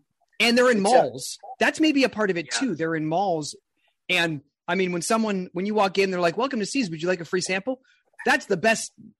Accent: East Coast, United States; because growing up in the East Coast

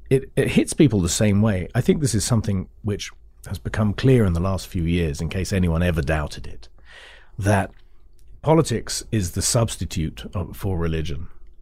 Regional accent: England, United Kingdom; I came from, I would say, a sort of, in England, we would be called showbiz Jews.

